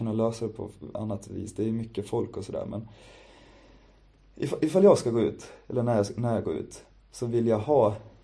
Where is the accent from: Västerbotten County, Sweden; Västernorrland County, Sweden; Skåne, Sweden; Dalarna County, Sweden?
Dalarna County, Sweden; Falun; Första gången jag inte firar hemma i Falun.